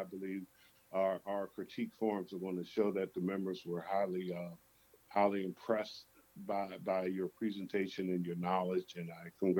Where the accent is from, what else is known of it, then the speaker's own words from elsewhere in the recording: Pennsylvania, United States; my home state of Pennsylvania is one of those.